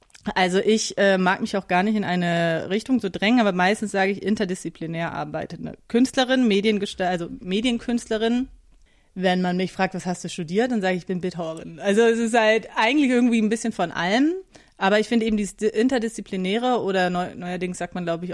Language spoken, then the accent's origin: German; Hanover, Lower Saxony, Germany; also born or lived in Hamburg / Cologne / Halle; now in Berlin, Germany; Ja, geboren in Hannover, da habe ich natürlich meine ganzen Schulabschlüsse gemacht. Ich bin nach Halle gekommen, auch über Umwege, über Hamburg und Köln